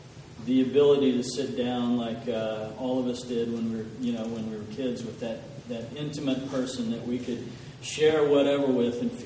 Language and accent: English; Arkansas, United States; I'm from Arkansas. I mean, you know, we speak another language, but it's not Greek.